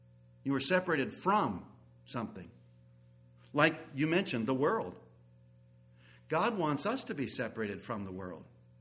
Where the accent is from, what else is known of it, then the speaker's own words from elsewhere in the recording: Wisconsin, United States; also born or lived in Amarillo; In the Lutheran church that I grew up in Amarillo, Wisconsin